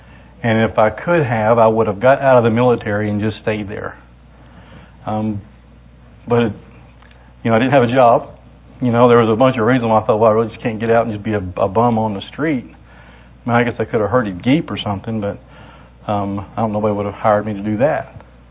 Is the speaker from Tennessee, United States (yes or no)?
yes; Springfield, Tennessee, United States; born there; I was born in Springfield, Tennessee, lived my whole life in that area, until I joined the military in 1990 to avoid going to jail.